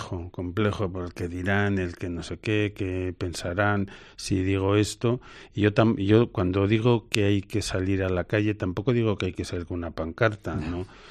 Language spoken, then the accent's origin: Spanish; Aragon, Spain; also born or lived in Valencia / Castellón / Alicante / Barcelona; Yo soy de Aragón, vecino, pero prácticamente mi vida ha discurrido pues en todo el Levante. He estado en Valencia, he estado en Castellón, he estado en Alicante, he estado en Barcelona, pues unos 8 o 10 años en cada uno de estos sitios.